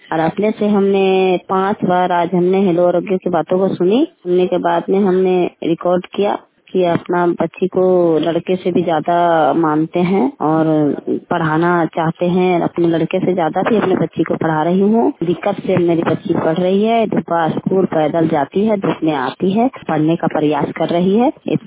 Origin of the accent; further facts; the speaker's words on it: Dhorakola, India; मैं ढोराकोला का रहने वाली हूँ।